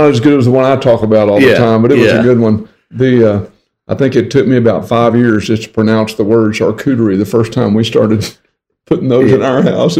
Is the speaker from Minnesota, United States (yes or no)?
no; Texas, United States; So we have our own language down here. I tell people English is my second language. You know, Texan is my first.